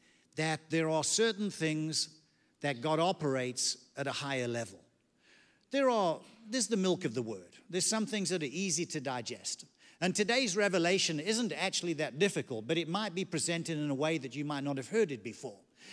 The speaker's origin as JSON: {"language": "English", "region": "England", "country": "United Kingdom", "said": "I often say that being an Englishman at my core, we don't weep easily."}